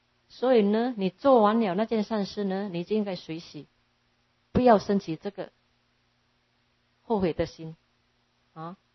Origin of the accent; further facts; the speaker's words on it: China; 那我们中国人呢性根又比较强。慧根比较差